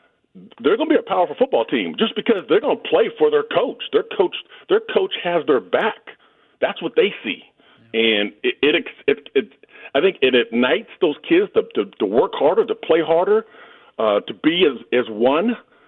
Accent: Portland, Oregon, United States; But I was raised in Portland, Oregon, and I didn't have a lot of things going on.

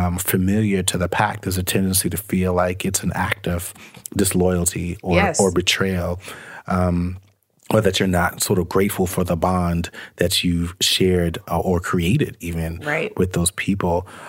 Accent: Brooklyn, New York, United States; I can envision growing up in Brooklyn, New York, and kind of having the same starting point as a lot of these people.

